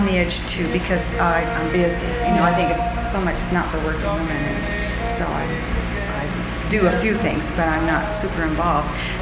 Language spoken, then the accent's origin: English; Redding, California, United States; We're from Redding, California, which is Northern California. It's about 3 hours north of Sacramento.